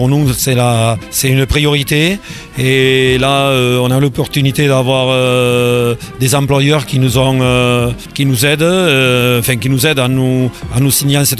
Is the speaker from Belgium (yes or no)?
no; Fourcès, Occitanie, France; Moi, je viens de Fourcès, j'ai toujours été ici et voilà.